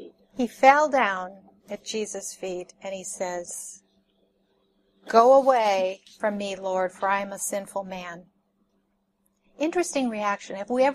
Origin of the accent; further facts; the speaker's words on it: Minnesota, United States; I grew up in Minnesota, and we have lakes bigger than the sea.